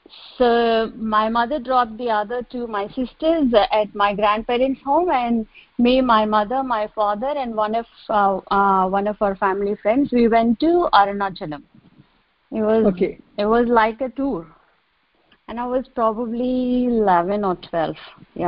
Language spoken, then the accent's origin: English; Kakinada, Andhra Pradesh, India; now in Melbourne, Australia; Now I'm in Melbourne, Australia. Yeah. But we are from Kakinada.